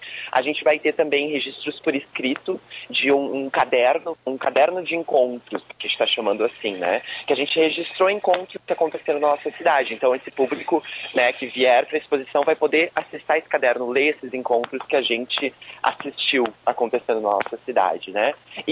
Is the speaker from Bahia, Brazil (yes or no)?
no; Caxias do Sul, Rio Grande do Sul, Brazil; encontre enquanto caxiense, enquanto gaúcho, enquanto brasileiro, entende?